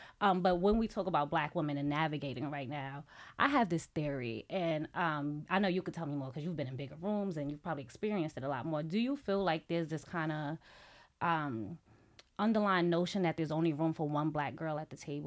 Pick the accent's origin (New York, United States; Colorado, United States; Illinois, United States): New York, United States; Harlem; now in Atlanta, United States; When I moved to Atlanta, that was something I saw that was completely different, because I'm from Harlem.